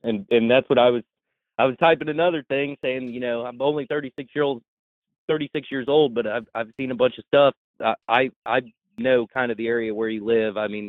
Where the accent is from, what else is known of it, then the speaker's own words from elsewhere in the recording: Florida, United States; I mean, I'm born and raised in Central Florida.